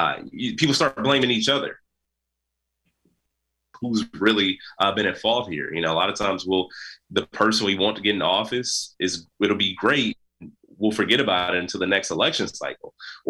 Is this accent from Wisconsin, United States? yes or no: yes; Milwaukee, Wisconsin, United States; People are struggling, whether it's in my hometown of Milwaukee, in the community, in the neighborhood